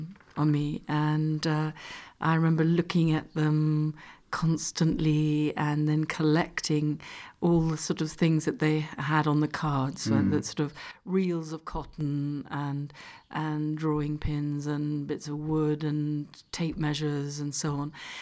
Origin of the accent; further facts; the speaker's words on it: Peru; the most wonderful things about growing up in Peru was the quality of the light. It's so bright. It's unlike any light that you might have in England